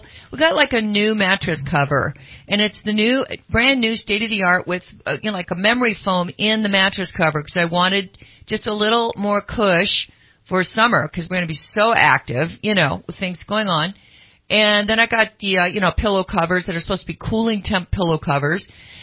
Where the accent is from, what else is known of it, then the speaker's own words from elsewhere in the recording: Pleasant Valley, California, United States; I grew up in Pleasant Valley area, which is outside of Pollock Pines, Diamond Springs, and a lot of, you know, manzanita, oak, river, creek beds